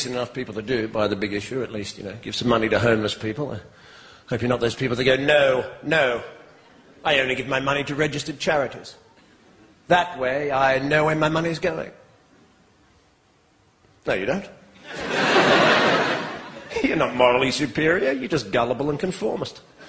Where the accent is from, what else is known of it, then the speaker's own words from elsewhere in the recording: Australia; now in England, United Kingdom; I'm from Australia, actually, although I have an English father, Australian mother.